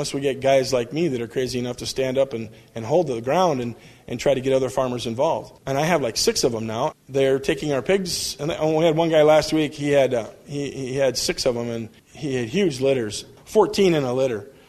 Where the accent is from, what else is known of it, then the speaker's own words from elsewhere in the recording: Iowa, United States; I said, dude, I'm not from Missouri. I'm from Iowa, and I got the Iowa Swabian Hall, and this is why I call it this, is because I'm from here.